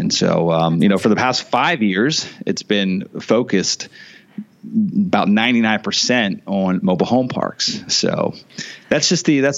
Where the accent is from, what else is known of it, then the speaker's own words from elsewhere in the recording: Harrisburg, Pennsylvania, United States; now in Clearwater, United States; Well, I live in Clearwater, Florida today, and originally born and raised in Harrisburg, Pennsylvania. Mm-hmm. Spent, I guess, half my life up there, and the last 16 years or so